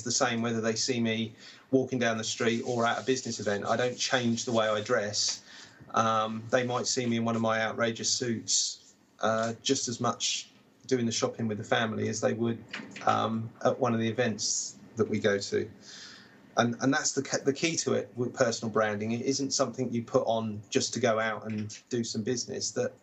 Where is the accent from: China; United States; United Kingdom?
United Kingdom; England; I was known as … because obviously being in Palm Springs, there was a lot of Americans and not many. Well, I was the only English person.